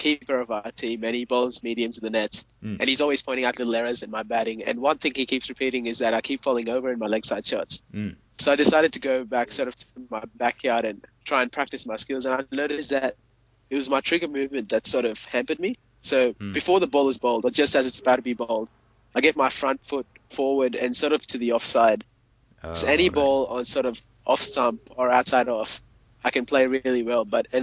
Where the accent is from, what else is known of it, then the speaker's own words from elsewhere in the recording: Australia; from Australia.